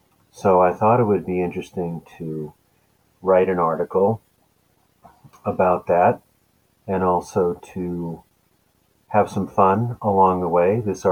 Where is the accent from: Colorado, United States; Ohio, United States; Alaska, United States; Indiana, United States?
Alaska, United States; Anchorage; She was a husky German Shepherd mix that we had when I was growing up in Anchorage, Alaska.